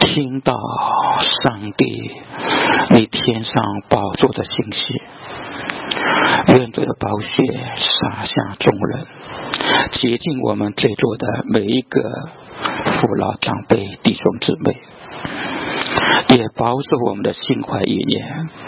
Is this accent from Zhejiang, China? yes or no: yes; Yuhuan, Zhejiang, China; 我来自浙江的台州玉环，就是宁波跟温州的中间。